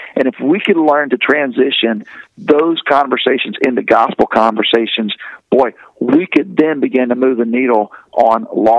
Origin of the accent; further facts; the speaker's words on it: Bible Belt, United States; now in South Florida, United States; I grew up in the Bible Belt. I was pastoring Bible Belt churches my entire life. That's where I'm comfortable.